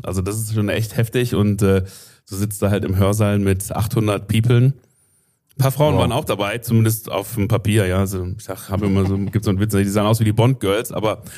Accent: Dinslaken, North Rhine-Westphalia, Germany; also born or lived in Mülheim an der Ruhr; dann bin ich aufgewachsen in Dienstlaken, also das so am nördlichen Rand vom Ruhrgebiet, so zwischen so neben Duisburg und Oberhausen grenzen so an, kennt man vielleicht. Und das ist so der nördliche Rand, letzte Zechenstadt, die es da gab am nördlichen Rand.

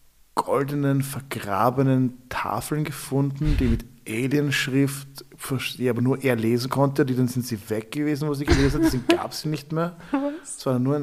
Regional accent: Austria; Als Österreicher

